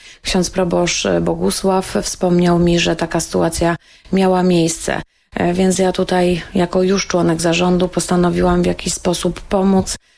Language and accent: Polish; Tuchów, Lesser Poland, Poland; born there; tak naprawdę jestem tuchowianką. W Tuchowie się urodziłam, mimo że mieszkam obecnie w gminie Tarnów.